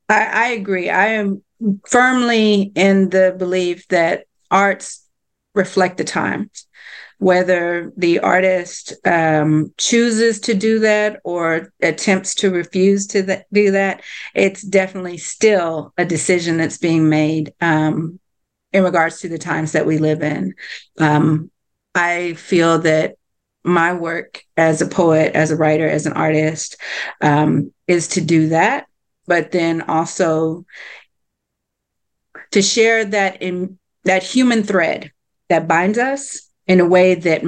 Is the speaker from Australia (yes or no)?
no; Texas, United States; also born or lived in East St. Louis, Illinois; I'm also native from Illinois. I was born in East St. Louis. We moved to Texas when I was very young in 81. So I was raised here, but my family, my people are from there.